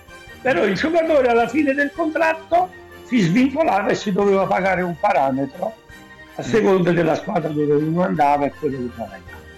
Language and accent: Italian; Nola, Campania, Italy; now in Naples, Italy; feci l'apprendistato un poco a Nola, nella mia città natale, anche se sono 50 e passa anni che vivo a Napoli.